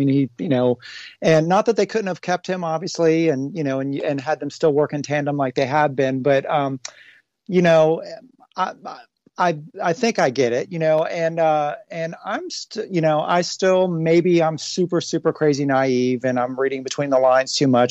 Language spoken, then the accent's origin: English; Cincinnati, Ohio, United States; from growing up in Cincinnati, my funk history, Cincinnati's funk history, is, you know, it's not just the Reds.